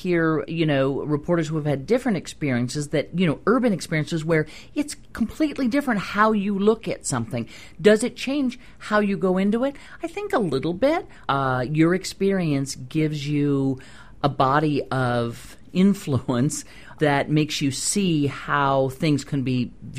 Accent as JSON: {"language": "English", "region": "Missouri", "country": "United States", "tie": "born or raised there", "said": "My family is a bunch of hunters. I mean, we grew up in the Midwest. It was Missouri. Duck hunting, deer hunting, this and that."}